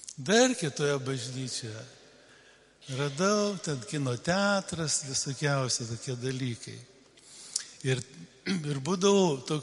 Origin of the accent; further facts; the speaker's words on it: Klaipėda, Klaipėda County, Lithuania; aš esu tarybiniais metais formuotas kunigas. Aš gimiau, augau Klaipėdoje.